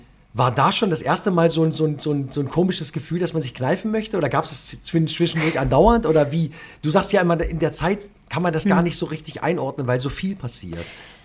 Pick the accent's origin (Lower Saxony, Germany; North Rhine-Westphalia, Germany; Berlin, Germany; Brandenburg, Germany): Lower Saxony, Germany; Wolfsburg; born there; sehe ich natürlich als gebürtiger Wolfsburger ganz genauso.